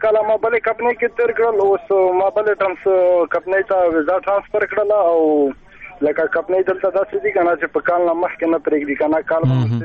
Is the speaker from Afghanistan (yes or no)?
no; Khyber Pakhtunkhwa, Pakistan; زه شمالي وزیرستان شخمار کلي اوسېدونکی یم